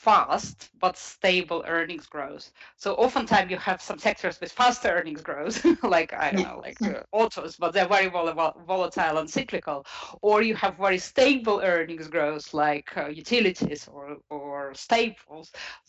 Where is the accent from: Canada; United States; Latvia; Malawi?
Latvia; English is a second language; moved away; I come from Latvia and my family is in Latvia